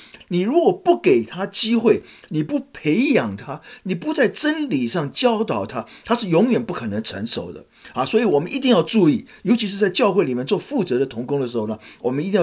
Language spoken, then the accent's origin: Chinese; China; 我们中国人讲，你这个成长的时候呢会 growing pain